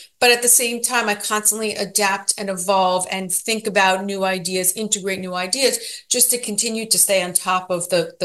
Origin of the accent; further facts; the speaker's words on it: Florida, United States; I grew up in Florida, and my mother started and ran a school for students with learning disabilities.